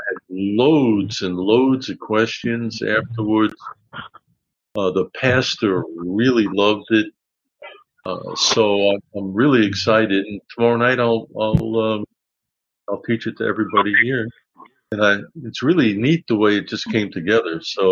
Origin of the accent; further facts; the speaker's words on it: Bronx, New York, United States; born there; So I told him I was born in the Bronx.